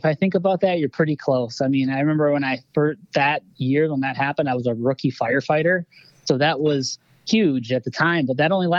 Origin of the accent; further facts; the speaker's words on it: Walled Lake, Michigan, United States; Born and raised my whole life here in Michigan.